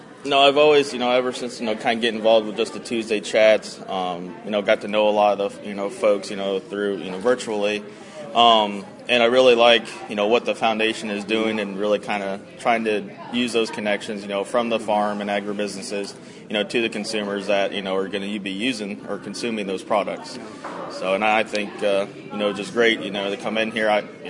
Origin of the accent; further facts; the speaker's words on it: Ohio, United States; I'm from Central Ohio, and this will be my third year teaching.